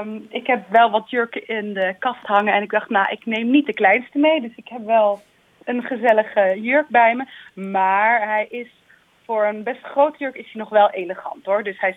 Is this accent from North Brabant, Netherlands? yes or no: yes; North Brabant, Netherlands; Ik ben zelf, kom ik ook uit Brabant.